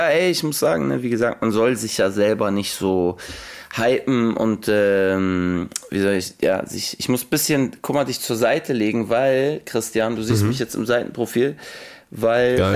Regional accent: Hamburg, Germany; Als Hamburger, als Hamburg-Flüchtiger

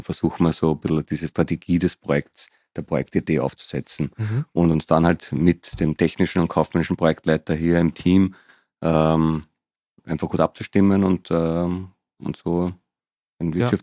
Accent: Vienna, Austria; born there; Ich bin geboren in Wien

